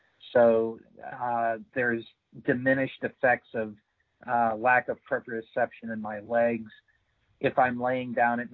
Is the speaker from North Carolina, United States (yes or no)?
yes; Mooresville, North Carolina, United States; Mooresville, North Carolina, which is about 25 miles north of Charlotte, North Carolina.